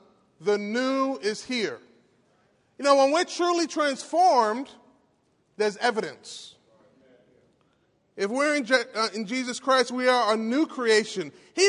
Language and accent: English; Queens, New York, United States; I'm from Queens, New York, but I'm going to throw the y'all at you